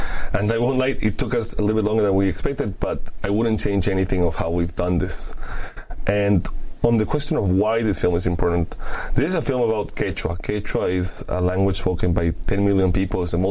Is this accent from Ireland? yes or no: no; Lima, Peru; I am Peruvian. My mother is from Cusco, but I am from Lima. I am not Quechua, and I am not indigenous.